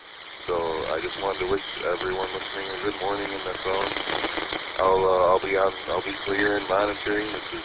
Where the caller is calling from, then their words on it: Saginaw, Michigan, United States; But yeah, I'm transmitting from Saginaw. I'm a new ham, trying to meet some new people too.